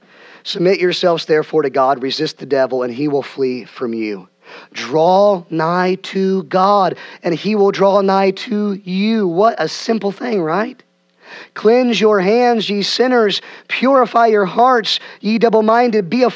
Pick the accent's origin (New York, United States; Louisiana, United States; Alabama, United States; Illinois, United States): Illinois, United States; I'm from Central Illinois. I was taught how to mow a yard when I was little.